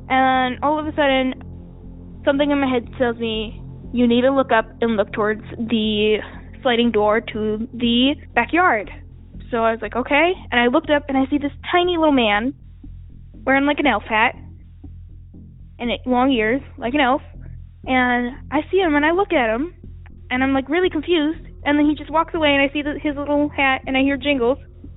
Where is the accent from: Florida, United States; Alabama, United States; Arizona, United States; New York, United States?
Arizona, United States; Phoenix; I'm from Phoenix, Arizona